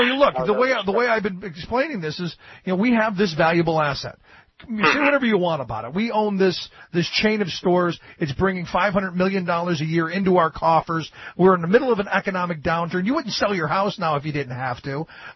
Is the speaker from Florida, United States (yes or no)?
no; Cleveland, Ohio, United States; My fear, and I grew up in Cleveland, where they're a little looser with beer especially